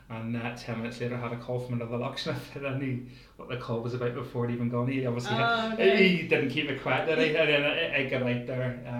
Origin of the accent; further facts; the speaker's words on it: Northern Ireland, United Kingdom; I grew up obviously in Northern Ireland when the Troubles were on, and the army were everywhere on the streets.